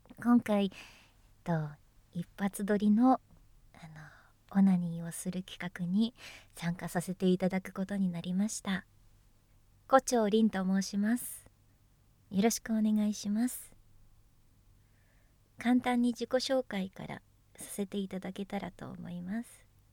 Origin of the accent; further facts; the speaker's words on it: Kanagawa, Japan; 出身地は神奈川県です。ちょっと詳しい場所までは言えないんですけど、はい、とても住みやすいです。